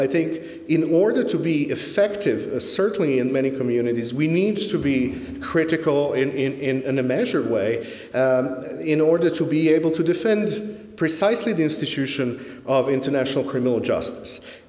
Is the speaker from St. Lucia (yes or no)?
no; Serbia; I come from Serbia. I used to work on developing capacity for national prosecutions there.